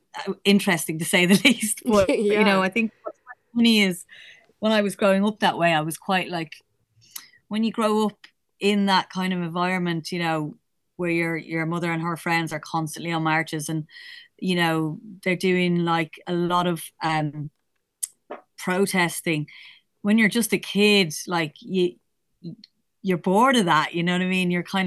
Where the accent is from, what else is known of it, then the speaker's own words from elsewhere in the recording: Dublin, Leinster, Ireland; it was just me and my ma. Mm-hmm. And we kind of lived in a few different places, but I do feel like now at this stage, Kevin Street, the kind of Ivy building flats, would call home